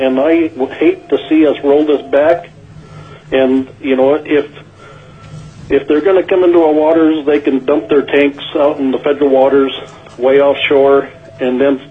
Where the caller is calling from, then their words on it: Anchorage, Alaska, United States; Yeah, good afternoon. … I'm calling from Anchorage.